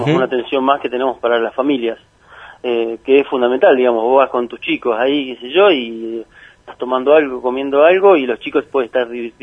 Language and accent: Spanish; Esquel, Chubut, Argentina; de los cuales 5 somos acá de Esquel